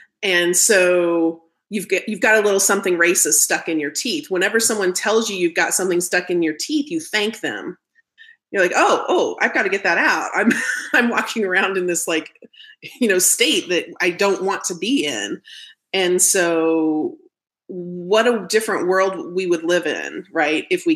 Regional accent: Midwest, United States; I'm from the Midwest, Doug

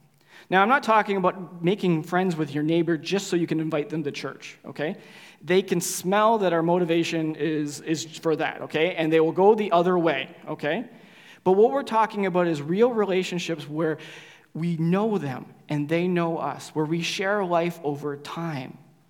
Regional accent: Canada; But basically, it means that as a Canadian society, well, we don't identify Canadian society doesn't identify with our story as followers of Jesus or as the church like it did at one point in time.

